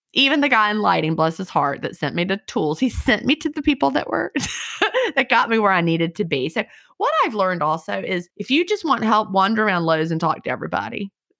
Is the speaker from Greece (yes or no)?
no; Virginia, United States; because, you know, I grew up in Virginia.